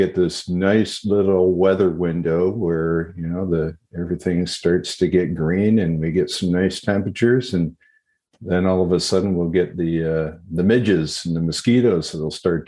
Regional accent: Calgary, Alberta, Canada; born there; I was born in Calgary. So out in the Western provinces.

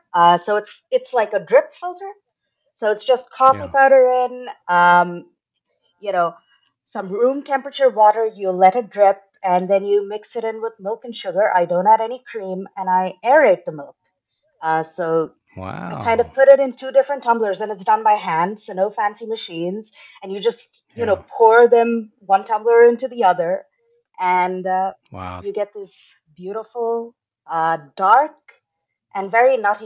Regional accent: Bangalore, Karnataka, India; also born or lived in Tamil Nadu; I'm from a part of India traditionally called, I mean, my roots are in Tamil Nadu, but I grew up in Bangalore, which is now the Silicon Valley of India, at least that's what it's called, where it's the IT hub.

